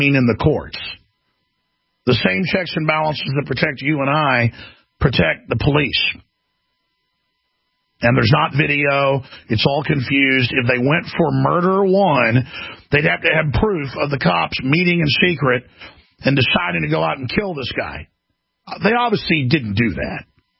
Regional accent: Dallas, Texas, United States; I mean, I grew up in Dallas, and I went into bad areas sometimes, and it's pretty scary.

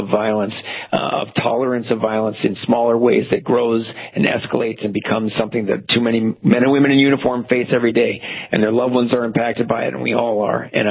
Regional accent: North Dakota, United States; also born or lived in Philadelphia; In the worst neighborhoods of Philadelphia, where I was a prosecutor in Philly for 5 years, I was away from North Dakota for a bit

